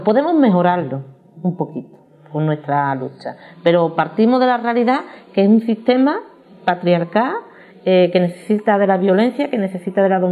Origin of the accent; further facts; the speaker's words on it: Andalusia, Spain; yo como feminista también tengo que luchar por la soberanía de mi pueblo, que es Andalucía